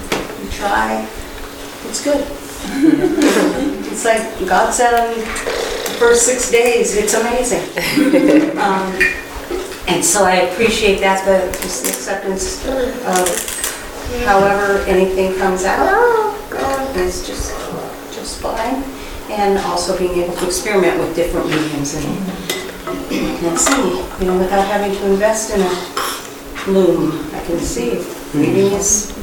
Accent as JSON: {"language": "English", "town": "Everett", "region": "Washington", "country": "United States", "said": "she, her pronouns. I'm from Everett, Washington."}